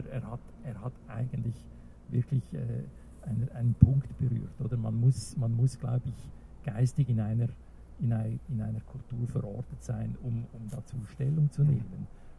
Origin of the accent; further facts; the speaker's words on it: Switzerland; Ich als Schweizer hab das wie übersehen, oder?